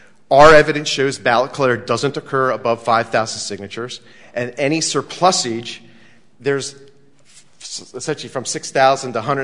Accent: Pennsylvania, United States; I'm from Pennsylvania. I thank you for plucking me out of Pennsylvania in the middle of winter.

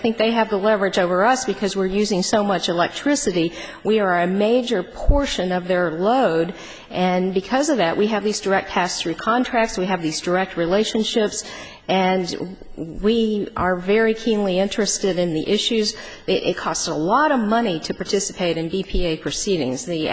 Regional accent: the South, United States; I'm sorry. I'm from the South. I've been taught to be respectful.

